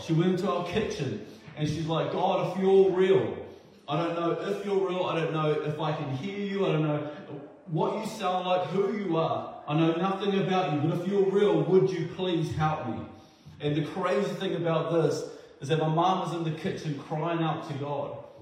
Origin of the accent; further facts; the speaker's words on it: Masterton, Wellington, New Zealand; I grew up here in Masterton at a little house, 60 Bannister Street. And I have five siblings.